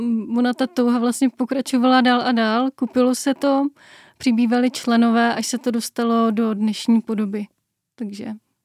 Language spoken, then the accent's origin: Czech; Brno, South Moravian Region, Czechia; máme kytaristu z Olomouce a jinak jsme z Brna a z okolí